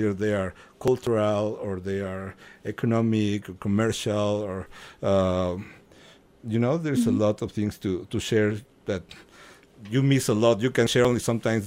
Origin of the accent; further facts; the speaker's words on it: Mexico City, Mexico; I come from Mexico City, and even if we have big museums there